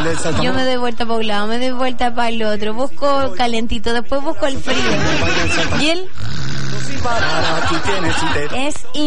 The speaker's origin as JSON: {"language": "Spanish", "country": "Chile", "said": "Ya, somos chilenos."}